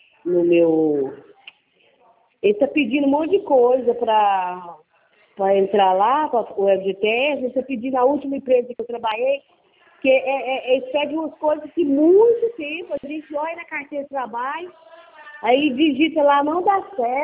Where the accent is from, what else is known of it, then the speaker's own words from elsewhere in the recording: Goiânia, Goiás, Brazil; Eu sou aqui de Goiânia